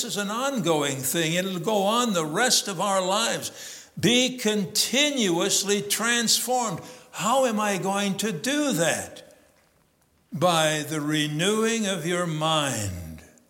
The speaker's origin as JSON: {"language": "English", "region": "Illinois", "country": "United States", "tie": "born or raised there", "said": "I look back at my life. I grew up in Northern Illinois."}